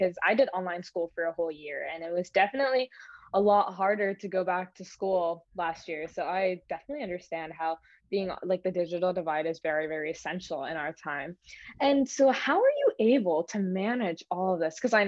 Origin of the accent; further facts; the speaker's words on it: Ohio, United States; So I'm from Ohio, so I'm not sure if we just don't have them, if I'm not aware.